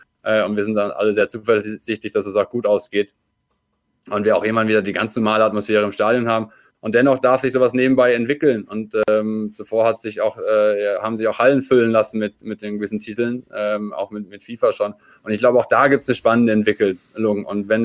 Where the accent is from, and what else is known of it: Austria